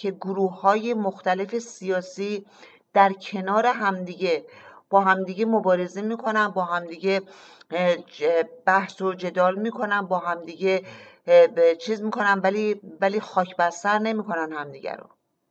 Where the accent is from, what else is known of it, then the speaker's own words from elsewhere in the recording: Iran; ما ایرانی هستیم